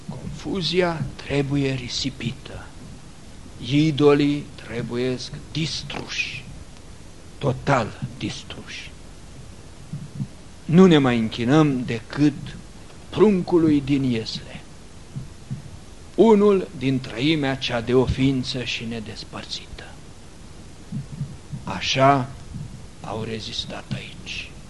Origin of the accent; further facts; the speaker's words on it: Romania; Eu sunt român. Eu sunt de pe un teritoriu foarte râvnit, de, nu de 2 milenii, de milenii întregi.